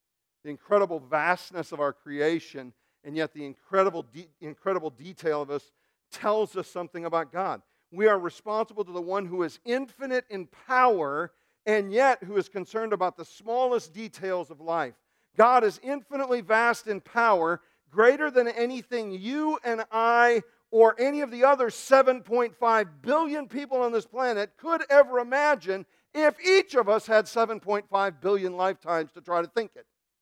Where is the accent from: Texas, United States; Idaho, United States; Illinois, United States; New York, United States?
Illinois, United States; Chicago; Hey, I grew up in Chicago. It is the truth, okay?